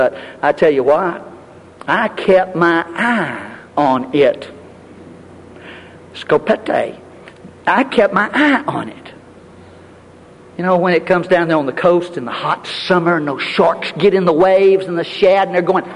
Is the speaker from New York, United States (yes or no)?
no; San Marcos, Texas, United States; And I grew up in San Marcos, Texas